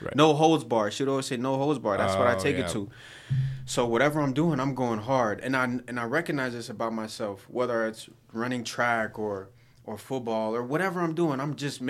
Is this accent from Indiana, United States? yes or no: no; Nebraska, United States; Born and raised in the best state on the map, Nebraska.